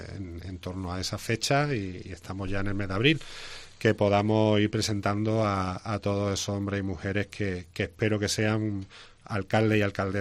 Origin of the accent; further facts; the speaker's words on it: Andalusia, Spain; yo como andaluz